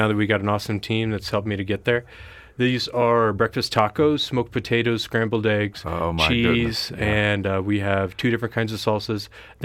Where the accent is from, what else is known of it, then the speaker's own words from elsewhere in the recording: New Mexico, United States; Right, so I come from New Mexico, and I'm a Filipino-American.